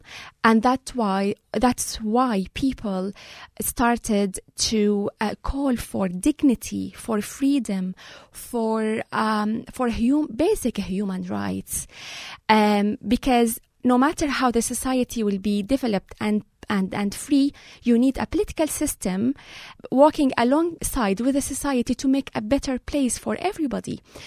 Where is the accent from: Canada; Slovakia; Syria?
Syria; now in Ireland; The war broke out when I was in Syria in 2011. So I witnessed around 4 months of the conflict in my hometown. And I was lucky, actually, because I arrived to Ireland by plane